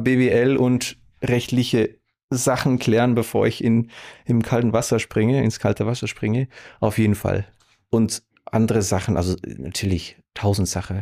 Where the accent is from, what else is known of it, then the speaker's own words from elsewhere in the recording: Belgium; now in Munich, Germany; Als Belgier in München gelandet, segeln und Skifahren.